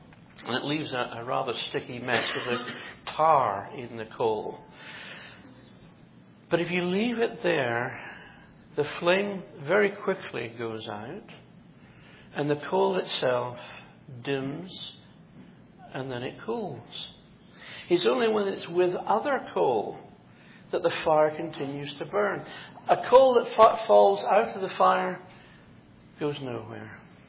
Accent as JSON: {"language": "English", "town": "Edinburgh", "region": "Scotland", "country": "United Kingdom", "tie": "born or raised there", "said": "I was brought up in Edinburgh, and the apartment in which I was raised was, I think it would be about 130 years old."}